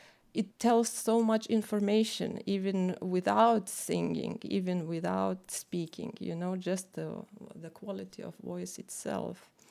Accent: Lithuania; And because I'm originally from Lithuania, so it's very close to home.

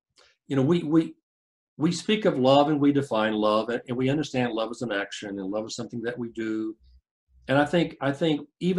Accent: Texas, United States; Caucasian, we're white, but we have different experiences too. I mean, really, yes. Two different cultures. I grew up in South Texas.

